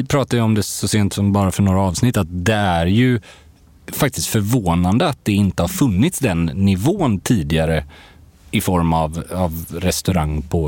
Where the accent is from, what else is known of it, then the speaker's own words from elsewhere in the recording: Gothenburg, Västra Götaland County, Sweden; Jag är ju från Göteborg ursprungligen